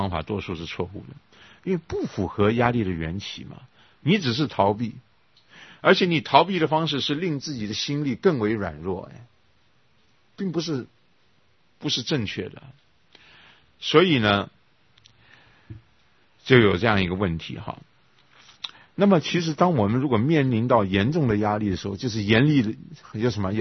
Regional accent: Taiwan; 我们台湾也是文化大革命哈

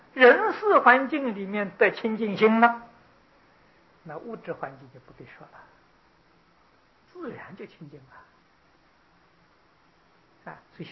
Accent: China; 我们中国人讲七情五欲

